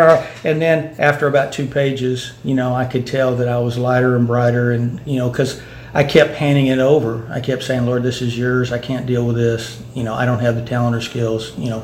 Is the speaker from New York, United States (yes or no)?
no; Mesquite, Texas, United States; having two kids, growing up in Mesquite.